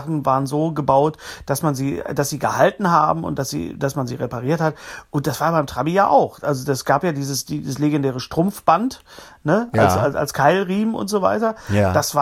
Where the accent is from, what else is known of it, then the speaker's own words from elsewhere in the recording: Bochum, North Rhine-Westphalia, Germany; born there; bin ja aus einer Autofamilie. Ja, meine Eltern kamen ja aus Rüsselsheim nach Bochum. Deswegen bin ich ja in den Bochum geboren, wegen Opel.